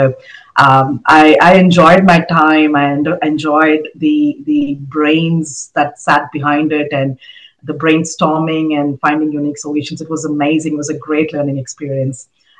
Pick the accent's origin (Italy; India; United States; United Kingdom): India; And I come from India